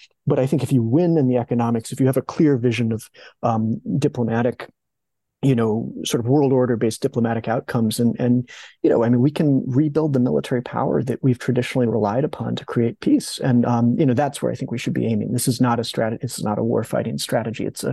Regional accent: United States; just as an American who is a historian of China, writing this book and doing this sort of work

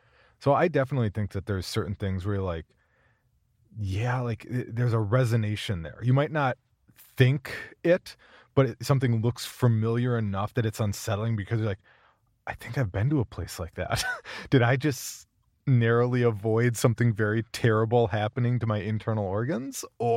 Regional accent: United Kingdom; I think as a Brit, it has a certain charm and definitely plays with the kind of social construct that we have over here.

